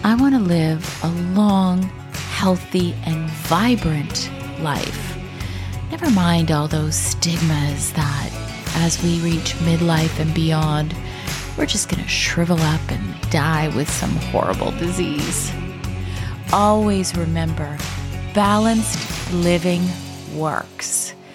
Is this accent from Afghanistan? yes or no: no; Canada; But I am Canadian.